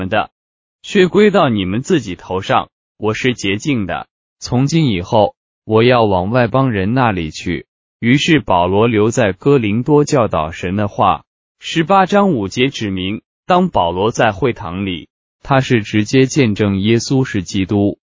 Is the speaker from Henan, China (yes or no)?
no; Yantai, Shandong, China; 许多年前我在我的家乡烟台